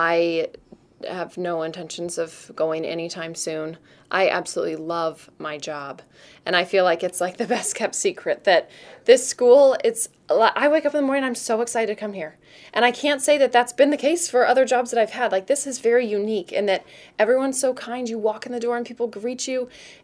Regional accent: Haines, Alaska, United States; also born or lived in Juneau; I was born in Juneau. I went to elementary school and high school in Haines.

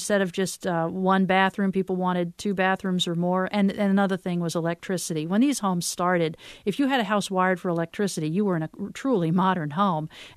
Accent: Norfolk, Virginia, United States; I'm from Norfolk, Virginia, and we've got an abundance of Aladdin really in this part of the country

